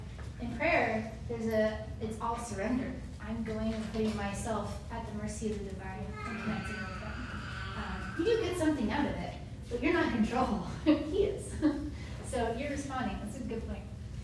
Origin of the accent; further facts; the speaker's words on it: Texas, United States; I didn't have a pool. Okay, I grew up in Texas. I had a water trough.